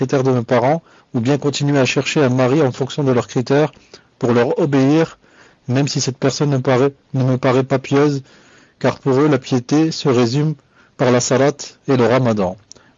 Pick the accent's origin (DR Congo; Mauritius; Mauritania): Mauritania; Je suis mauritanienne.